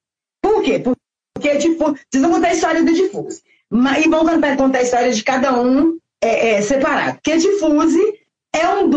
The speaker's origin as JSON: {"language": "Portuguese", "town": "Barreiro", "country": "Brazil", "tie": "born or raised there", "said": "Eu sou nascida e criada no Barreiro. E realmente é pé vermelho."}